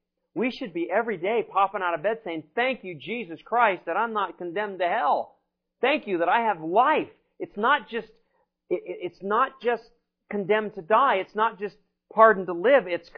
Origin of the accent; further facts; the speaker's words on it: the South, United States; Like they might say down in the South. And I grew up in the South, so I can say that.